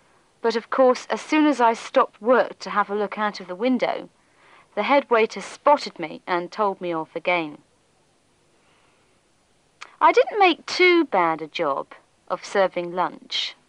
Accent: England, United Kingdom; accent: English; But some of the waiters started making fun of my English accent. They were all Scottish.

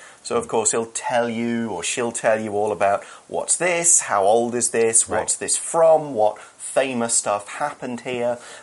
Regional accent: United Kingdom; So here's an example from my home country. Buckingham Palace in London

